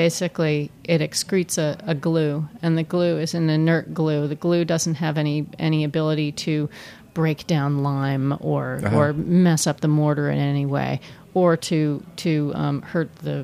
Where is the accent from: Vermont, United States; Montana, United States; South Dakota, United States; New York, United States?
Vermont, United States; No, I know. I grew up in Vermont.